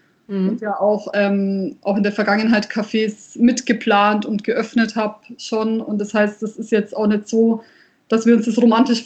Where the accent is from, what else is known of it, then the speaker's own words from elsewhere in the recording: Nuremberg, Bavaria, Germany; born there; ich bin ja wirklich in Nürnberg geboren. Das heißt, ich habe es bis nach Fürth geschafft.